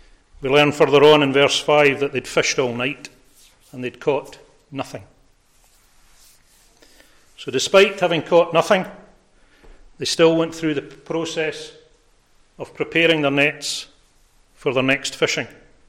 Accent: Glasgow, Scotland, United Kingdom; I was born and brought up in Glasgow.

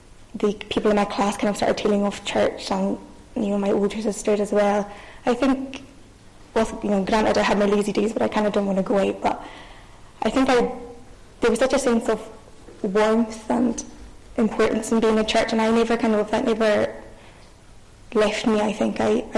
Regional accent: Scalpay, Scotland, United Kingdom; So I'm living in Scalpay, which I suppose is kind of a good place to start. So I was brought up in Scalpay, which was lovely. Very thankful for my upbringing.

